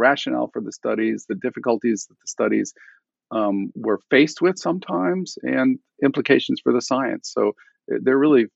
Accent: Boston, Massachusetts, United States; the American Society for Nutrition will be meeting in person in my hometown of Boston, July 23rd, 24th, 25th, 2023.

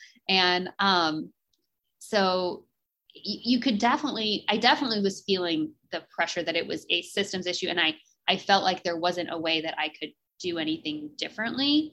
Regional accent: Houston, Texas, United States; And he had found a job actually back in my hometown of Houston. Mm-hmm. So we moved back to Houston before I had my baby.

